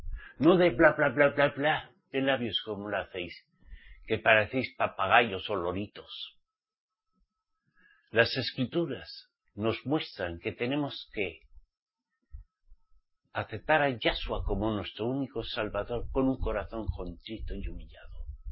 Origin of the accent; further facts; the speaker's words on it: Basque Country, Spain; born there; Yo soy español, nací en España, País Vasco. De papá y de mamá, ok, pero soy israelita